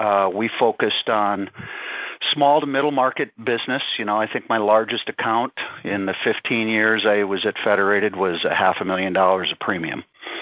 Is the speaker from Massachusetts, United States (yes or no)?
no; North Dakota, United States; moved away as an adult; now in Minneapolis, United States; I'm a native Dakota boy. I was born in South Dakota, and at age 5, I moved to North Dakota and finished up high school there